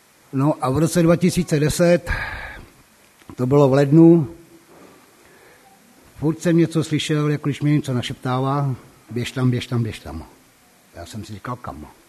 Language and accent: Czech; Litoměřice, Ústí nad Labem Region, Czechia; Já pocházím z Litoměřic, jsou to severní Čechy, pokud to někdo zná, neboli za Německa Sudety.